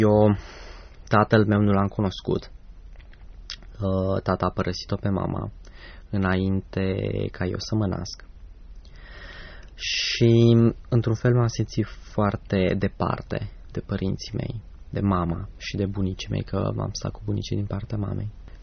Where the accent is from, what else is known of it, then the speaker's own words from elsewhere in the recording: Brașov, Brașov County, Romania; also born or lived in Câmpulung; sunt din Brașov, m-am născut la Câmpul Lung, cât timp mama era în delegație și lucra pentru ARO Câmpul Lung.